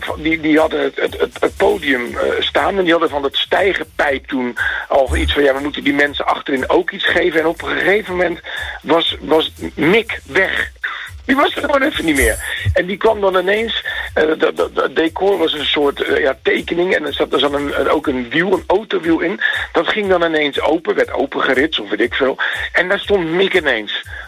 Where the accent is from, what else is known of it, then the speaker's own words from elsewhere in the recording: Rotterdam, South Holland, Netherlands; born there; Ja, zeker nog. Ik heb daar ook tegenover gewoond.